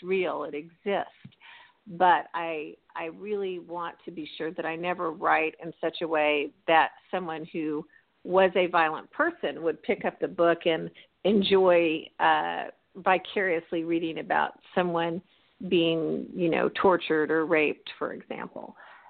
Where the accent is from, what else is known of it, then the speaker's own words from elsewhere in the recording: Arizona, United States; is an Arizona treat, and I am from Arizona, so it was regional.